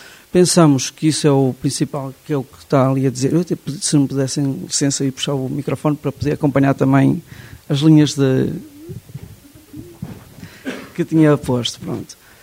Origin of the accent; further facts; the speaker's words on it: Valega, Aveiro, Portugal; sou de Valga, sou professor primário